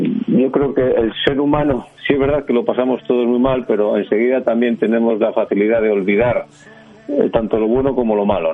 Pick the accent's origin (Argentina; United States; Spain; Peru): Spain; northern Spain; yo vengo del mundo del folclore de mi tierra, del folclore del norte de España, ¿no?, de estas tierras norteñas